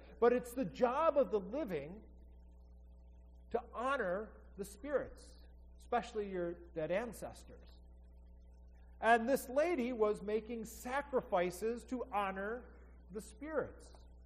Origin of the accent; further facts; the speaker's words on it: Detroit, Michigan, United States; And my wife and I, we grew up in the Detroit area, and I served my whole ministry as a parish pastor so far as in Michigan.